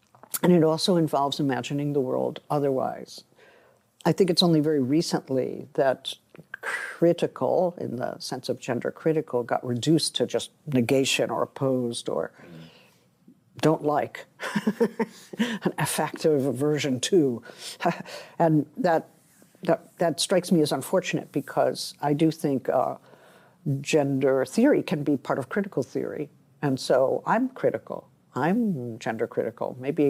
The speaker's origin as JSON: {"language": "English", "country": "United Kingdom", "said": "well, I am on the other side. I'm British and I'm on the other side."}